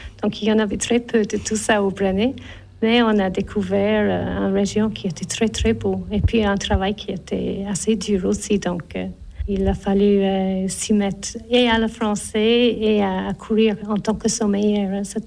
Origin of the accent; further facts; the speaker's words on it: Ireland; now in La Chaux-de-Fonds, Switzerland; Je viens d'Irlande et ça fait 29 ans la première fois que je suis venue en Suisse. J'ai 2 enfants. J'habite à La Chaux-de-Fonds maintenant, mais j'ai habité au Brenet, au Locle, au Prévost.